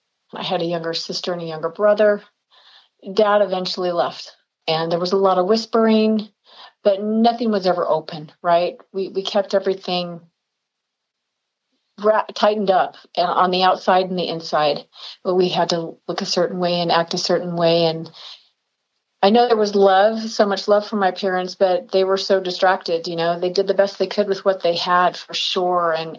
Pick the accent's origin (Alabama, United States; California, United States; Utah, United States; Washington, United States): Utah, United States; Salt Lake City; I'm from Salt Lake City, Utah.